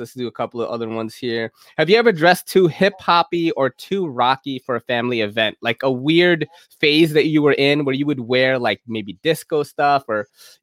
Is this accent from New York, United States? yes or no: yes; New York, United States; As a New Yorker, that absolutely breaks my heart.